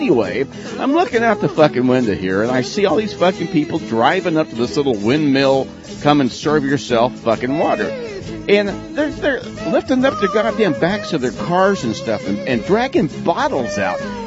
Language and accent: English; Dallas, Texas, United States; In my hometown of Dallas, there's a place that has a place that it looks kind of like one of those Dutch windmill kind of things